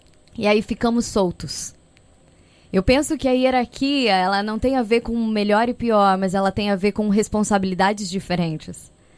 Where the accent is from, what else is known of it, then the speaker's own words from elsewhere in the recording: São Paulo, Brazil; Não, interior de São Paulo.